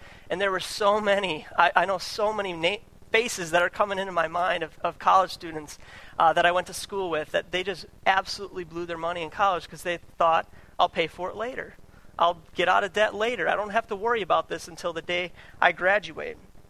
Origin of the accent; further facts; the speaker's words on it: Minnesota, United States; But I'm from Minnesota originally, and I am a Minnesota Vikings fan.